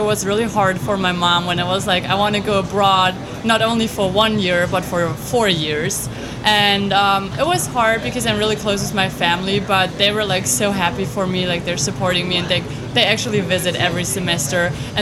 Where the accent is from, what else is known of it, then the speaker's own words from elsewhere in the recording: Evanston, Illinois, United States; Yeah, I grew up in Evanston.